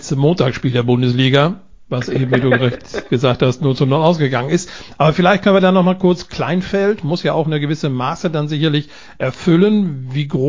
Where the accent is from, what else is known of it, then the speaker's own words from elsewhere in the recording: Warendorf, North Rhine-Westphalia, Germany; Also ich kann mich an meine Jugendzeit erinnern, wo wir hier in meinem Heimatort in Warendorf